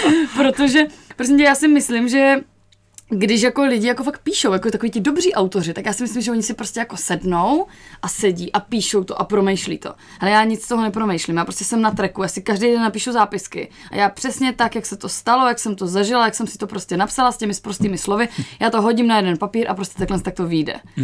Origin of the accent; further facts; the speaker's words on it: Ostrava, Moravian-Silesian Region, Czechia; protože jak jsem jako z Ostravy, mluvím docela jako rychle